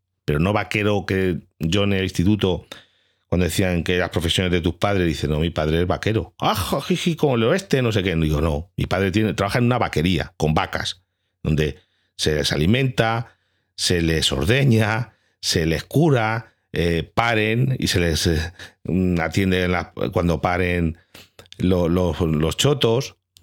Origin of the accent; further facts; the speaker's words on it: Galicia, Spain; Aquí yo soy de Galicia, yo soy gallego.